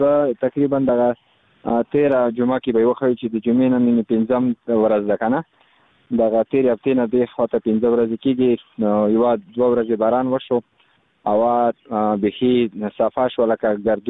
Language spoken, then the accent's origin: Pashto; Khost, Afghanistan; بس زه خو د خوست ولایت مربوط یم مرکز اوسیدونکو یم